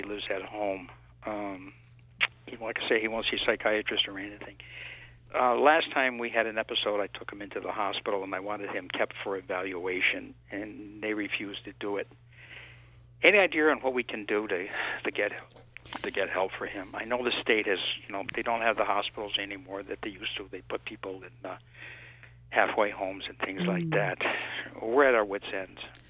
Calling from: West Springfield, Massachusetts, United States; Hey, I'm calling from West Springfield.

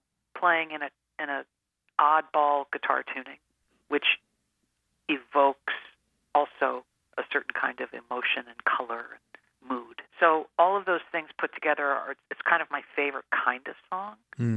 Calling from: Virginia, United States; From Virginia.

